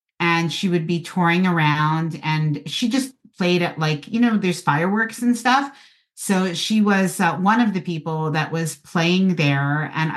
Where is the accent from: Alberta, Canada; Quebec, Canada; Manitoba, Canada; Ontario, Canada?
Quebec, Canada; Montreal; And because I'm from Montreal and Quebec, I watched the funeral.